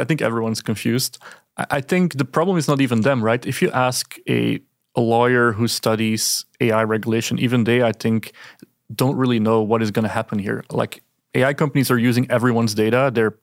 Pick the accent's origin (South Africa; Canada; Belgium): Belgium; now in California, United States; so I'm from Belgium. My wife is from Bosnia. We cannot really live anywhere where not one of us is a foreigner, right? Except in California, I feel like we're both here and no one cares that we have an accent.